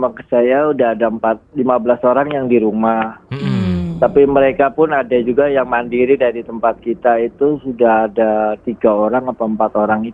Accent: Brebes, Central Java, Indonesia; also born or lived in Jakarta; now in Sleman, Indonesia; Kalau saya sebenarnya aslinya dari Jawa Tengah, Brebes, lama di Jakarta.

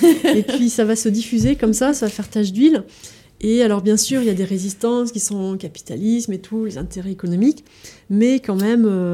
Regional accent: Lille, Hauts-de-France, France; moi, j'ai eu les mêmes échos à Lille, parce que je viens de Lille.

